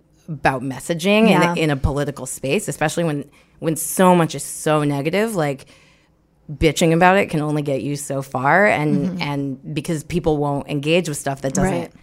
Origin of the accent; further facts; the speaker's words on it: Indiana, United States; so like as a white woman, I grew up in Indiana